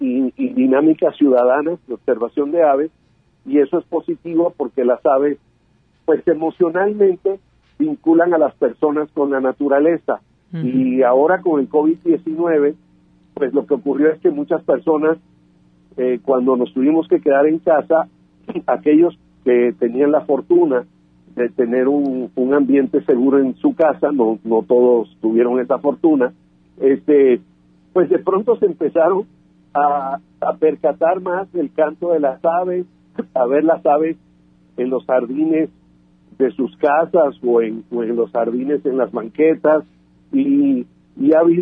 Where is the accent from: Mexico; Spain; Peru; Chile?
Mexico; yo creo que somos los únicos que venimos de México.